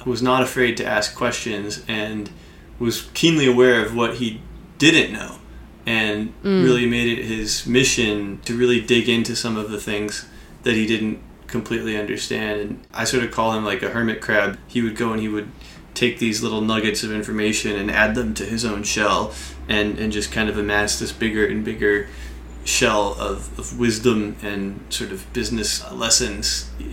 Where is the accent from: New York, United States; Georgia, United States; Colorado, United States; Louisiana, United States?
New York, United States; Well, you know, I grew up in New York, so I was always listening to hip hop.